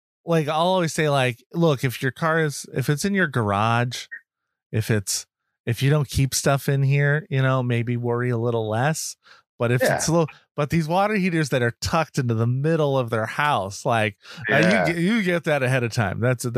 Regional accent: New England, United States; I'm from New England. I don't remember these existing.

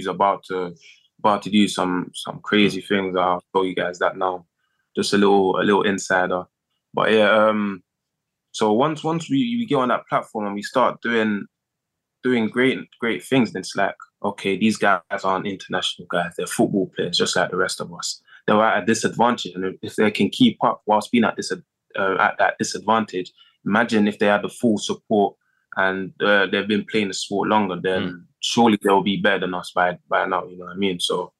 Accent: London, United Kingdom; I'm from South as well

